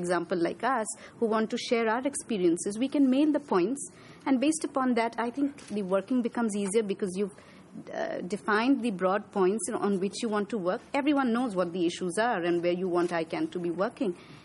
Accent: India; I am a fellow from India.

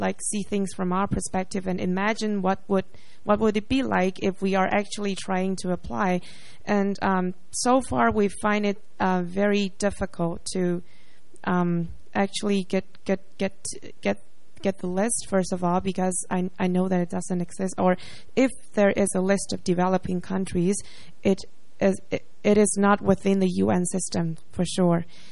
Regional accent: Hong Kong; I'm from Hong Kong

